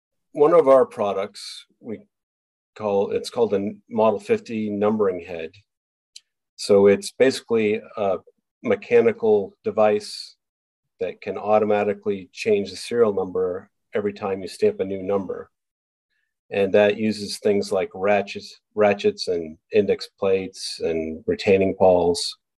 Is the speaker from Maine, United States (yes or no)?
yes; Maine, United States; Well, I never lived on Staten Island. I grew up in Maine, but I would visit Staten Island to visit my grandmother on occasion.